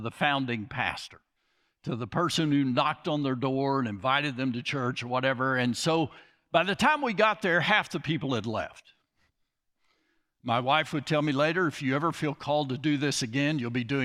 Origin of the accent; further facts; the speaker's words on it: Lubbock, Texas, United States; I bring you greetings from the far reaches of West Texas. When I tell people, when they ask, where are you from? And I say Lubbock